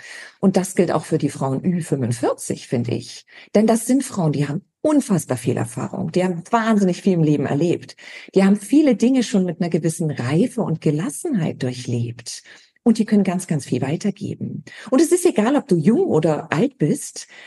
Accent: East Germany, Germany; Ich wollte nicht sagen, ich komme aus dem Osten, du hast irgendwie einen Stempel drauf.

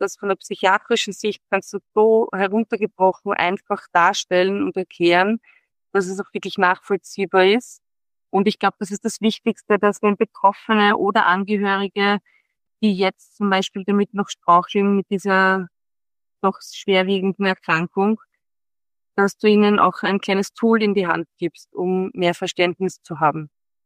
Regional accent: Vienna, Austria; ich als waschechte Wienerin zeige dir dann gern die Plätzchen, die es zu sehen gibt.

